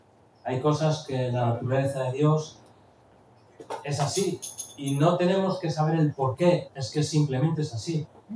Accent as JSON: {"language": "Spanish", "country": "Spain", "tie": "born there", "said": "Aunque nací en España, pero tengo otros antepasados que no."}